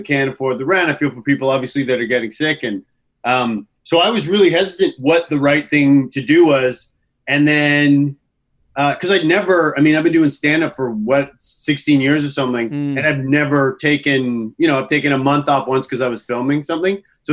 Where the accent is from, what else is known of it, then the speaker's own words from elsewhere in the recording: Canada; now in United States; I'm Canadian, but then I'm also kind of American. You know what I mean? This is where I live.